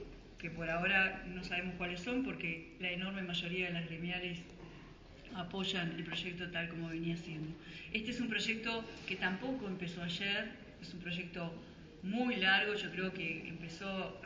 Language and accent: Spanish; Uruguay; mi contribución como uruguaya